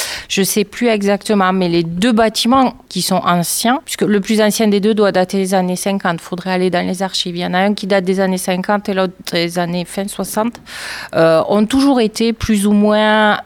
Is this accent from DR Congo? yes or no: no; Rodez, Occitanie, France; Non, je suis aveyronnaise, mais je suis originaire de Rodez et j'ai fait mes études sur le ruthénois.